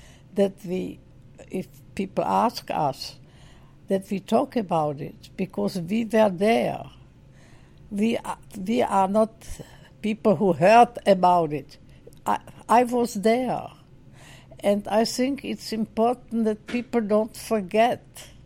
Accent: Czechia; and I am really from Czechoslovakia, I'm not from Germany

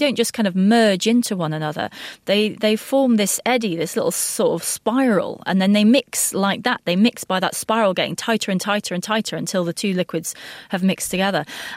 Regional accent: United Kingdom; I'm British, so I drink a lot of tea and I put milk in my tea.

